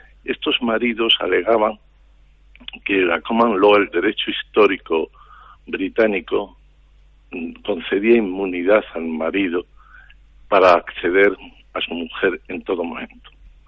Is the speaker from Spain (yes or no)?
yes; Spain; las sentencias no me gustan, me ofende como español